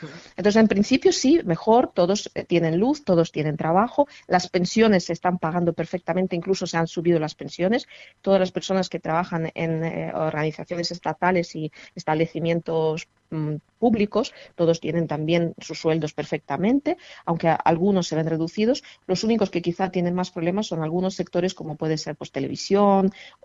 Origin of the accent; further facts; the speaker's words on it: Ukraine; me ha hecho sentirme muy bien como ucraniana y como ser humano